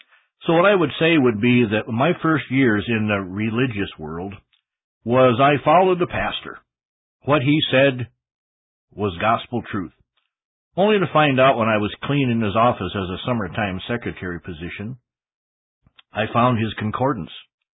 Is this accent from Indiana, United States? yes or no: no; South Dakota, United States; From the beginning, I was born in here in South Dakota, 1950. And I have many memories back there. I go back to 480 Colorado, where I grew up in that one house.